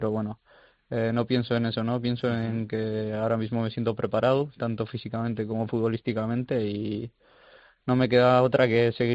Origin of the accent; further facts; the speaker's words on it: Basque Country, Spain; moved away as an adult; now in Italy; es mi tierra, es muy bonito